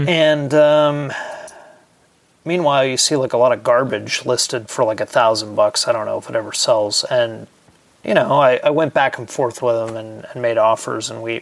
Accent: United States; I'm American.

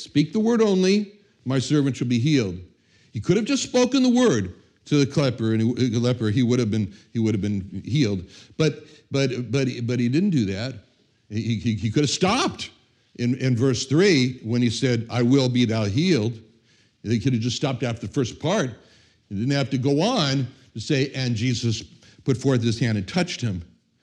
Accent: Los Angeles, California, United States; You know, it's like when I was when I was growing up in Los Angeles, all my friends, I didn't know anybody wasn't Jewish.

